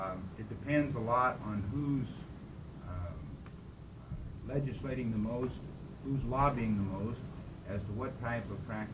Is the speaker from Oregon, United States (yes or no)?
yes; Astoria, Oregon, United States; from Astoria, attorney from Astoria